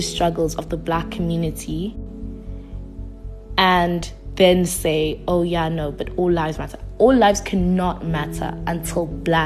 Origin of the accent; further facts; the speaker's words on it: Eswatini; now in South Africa; I'm black, female, and I'm also from another country. I'm from Eswatini.